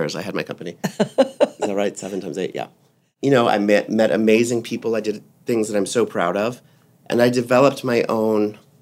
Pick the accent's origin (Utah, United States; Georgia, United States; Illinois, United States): Georgia, United States; Atlanta; also born or lived in London; I grew up in Atlanta. I studied fashion in London